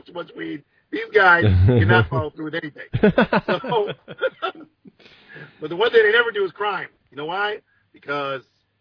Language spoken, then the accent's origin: English; Ann Arbor, Michigan, United States; now in Detroit, United States; So I grew up in Ann Arbor, and I came to Detroit, and they act like a joint is like the end of the world.